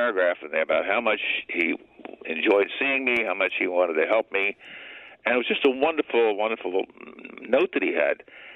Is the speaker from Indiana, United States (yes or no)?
no; New York City, New York, United States; I'm a New Yorker, and I'm now back in New York. I mean, I spent a lot of time in New York, a lot of time in Harlem. And this is my birthplace.